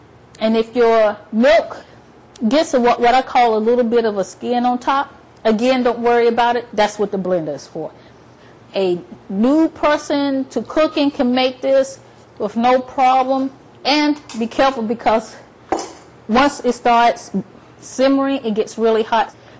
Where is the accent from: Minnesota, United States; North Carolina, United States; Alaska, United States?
North Carolina, United States; And I'm from the South, so I've always loved cake. And my mother, I'm from North Carolina, and she was well known for her pound cakes.